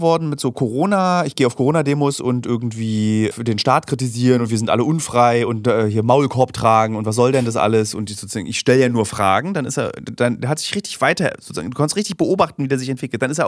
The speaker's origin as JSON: {"language": "German", "region": "Berlin", "country": "Germany", "said": "Ich bin halt Berliner"}